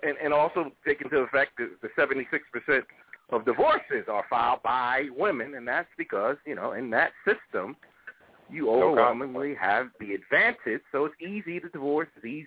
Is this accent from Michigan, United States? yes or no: no; New York, United States; the Section 8 I grew up on, it was in New York.